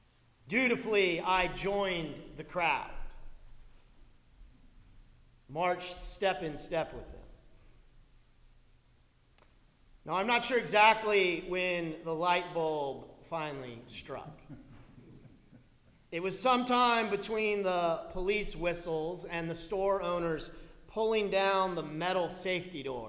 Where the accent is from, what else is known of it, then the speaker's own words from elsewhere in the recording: Alberta, Canada; American, they asked me? No. I'm from Alberta.